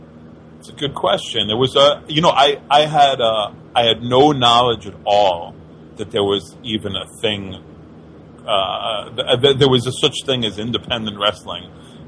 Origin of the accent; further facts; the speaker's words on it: New York, United States; I knew, you know, WWF from watching it on TV where I grew up here in New York